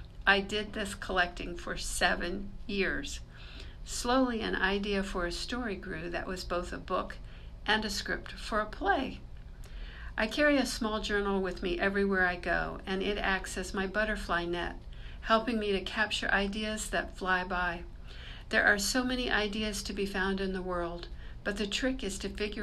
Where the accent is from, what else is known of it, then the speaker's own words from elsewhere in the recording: Florida, United States; I grew up in Florida. I had to learn about boots, snow shovels, hats, gloves, scarves